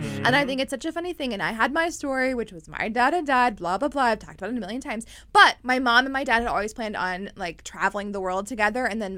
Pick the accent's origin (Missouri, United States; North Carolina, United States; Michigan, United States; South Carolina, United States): North Carolina, United States; accent: North Carolina; And then suddenly it was like my accent. I'm from North Carolina.